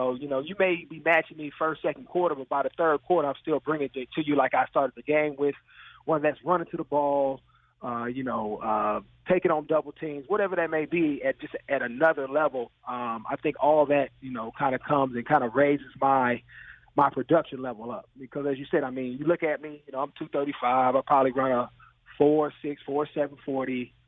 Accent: California, United States; it was a great time for me because I'm from the Bay Area, so I got to play in front of friends and family each and every weekend.

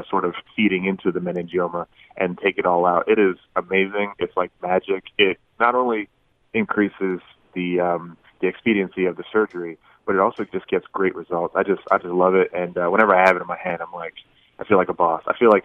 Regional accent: Bahamas; now in United States; As you know, I'm from the Bahamas, and it was hard.

